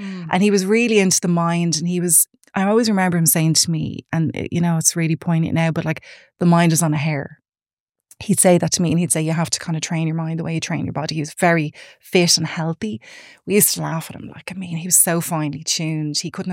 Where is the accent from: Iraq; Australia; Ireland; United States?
Ireland; Raheny, Leinster; So so I'm from Raheny originally. I'm one of three.